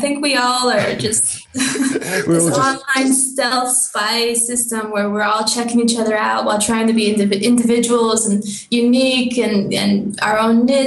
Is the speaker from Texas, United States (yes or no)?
no; Aurora, Colorado, United States; born there; also born or lived in Washington / California / Oklahoma / Missouri; I was born in Denver, well, Aurora. And I've lived in Washington State, California State, in both South and Central. I've lived in Oklahoma, Missouri.